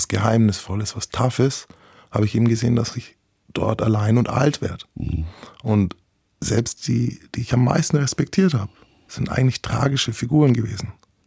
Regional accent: Nuremberg, Bavaria, Germany; now in Mainz, Germany; Ich bin eigentlich Nürnberger. Ich bin jetzt in Mainz.

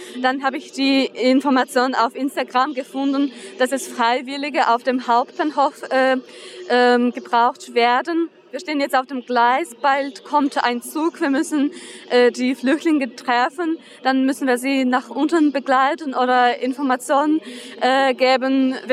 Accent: Russia; ich komme aus Russland

